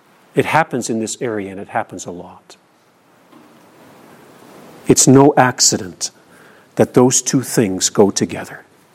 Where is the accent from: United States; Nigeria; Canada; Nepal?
Nigeria; I grew up in Nigeria on the mission field